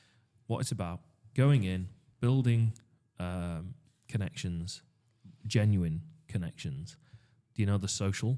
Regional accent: Darlington, North East England, United Kingdom; oh, yeah, I am from Darlington. This is what we do.

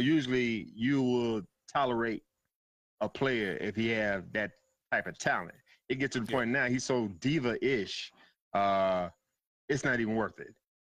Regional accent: Chicago, Illinois, United States; So I like that he gave up Khalil Mack to my hometown Chicago Bears.

